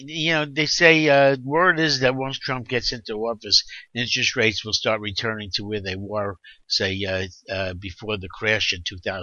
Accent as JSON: {"language": "English", "town": "Brooklyn", "region": "New York", "country": "United States", "tie": "born or raised there", "said": "a native New Yorker. I was born in Brooklyn. I went to school in Brooklyn. I graduated from high school in Brooklyn."}